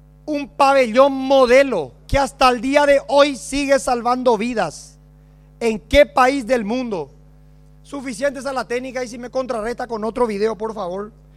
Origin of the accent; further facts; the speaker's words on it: Paraguay; Como paraguayo, como diputado nacional y como médico